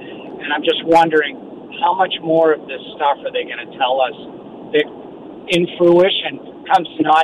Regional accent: Portland, Oregon, United States; I'm from the Portland area

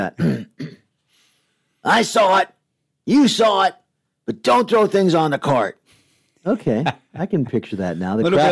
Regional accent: Corvallis, Oregon, United States; This was when we were in junior high and high school growing up in Corvallis.

